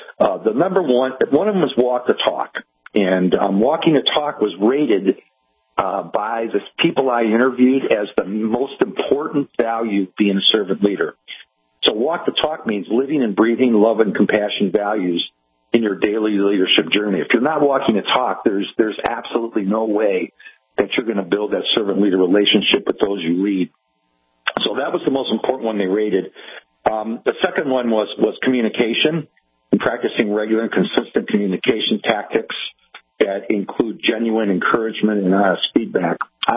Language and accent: English; Cleveland, Ohio, United States; moved away as an adult; also born or lived in Kansas City / Louisville / Missouri / Northern Michigan; I'd have to leave Cleveland, my hometown, and moved to Kansas City and worked for a big, large healthcare system there for 10 years, and then to Louisville, and back to rural Missouri as my first time CEO, and then Northern Michigan